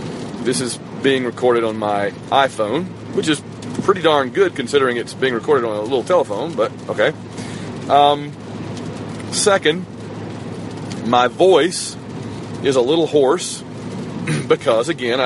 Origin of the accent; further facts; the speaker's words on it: Sylacauga, Alabama, United States; heading out towards my hometown of Sylacauga, Alabama.